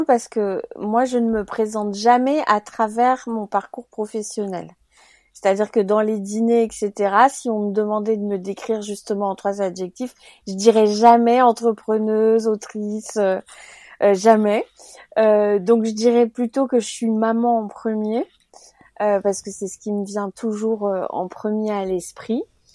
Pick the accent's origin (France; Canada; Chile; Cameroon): Cameroon; j'ai grandi en Afrique. Alors, je dis en Afrique parce que j'ai grandi dans plusieurs pays d'Afrique, dont principalement le Cameroun.